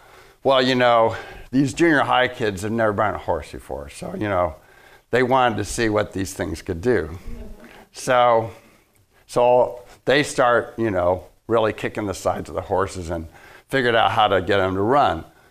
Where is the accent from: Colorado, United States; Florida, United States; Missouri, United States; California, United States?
California, United States; I came from Southern California, and I was in my early 20s at the time